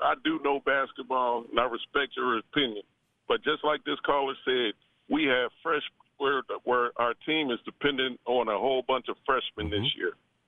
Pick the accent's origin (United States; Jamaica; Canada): United States; New Jersey; But you know, I'm rooting for them. I'm from Jersey and. Been here over 20 years, man, so, I support the team.